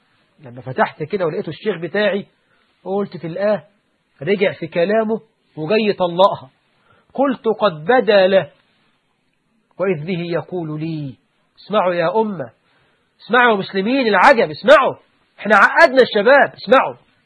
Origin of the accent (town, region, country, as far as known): Egypt